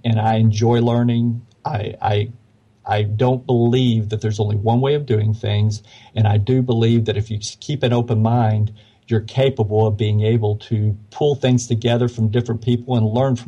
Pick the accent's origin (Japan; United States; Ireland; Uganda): United States; Arkansas; And I was born and raised in Arkansas. And at the time, Arkansas was among the lowest and may still be in teachers' pay.